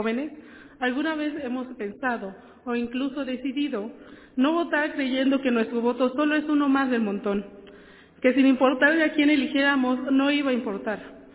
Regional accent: Oaxaca de Juárez, Oaxaca, Mexico; yo vengo de Oaxaca de Juárez

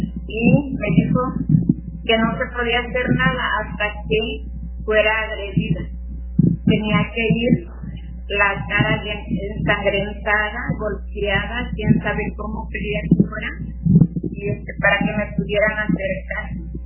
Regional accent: Coladero, Mexico; fui candidata a la agencia de policía de mi pueblo, que se llama Coladero. Es una agencia del municipio de Santiago Nacional, como con 1.755 habitantes.

